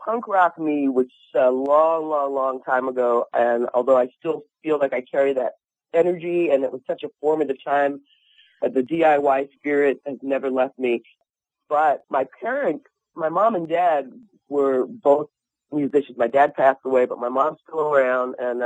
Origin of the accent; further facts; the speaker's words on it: New York City, New York, United States; Well, it was New York. I'm from New York City.